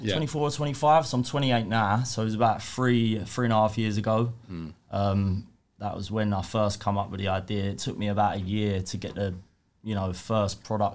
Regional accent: East of England, United Kingdom; So I'm from Essex. I come from a hard-working family.

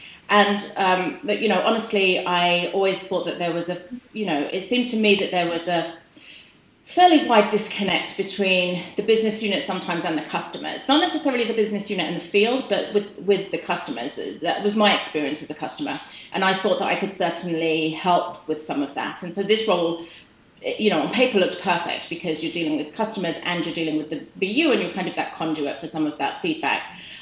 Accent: Pinner, London, United Kingdom; also born or lived in Bournemouth; I grew up in England, in northwest London, a place called Pinner. Went to university in England, in Bournemouth, down on the south coast, on the beach there.

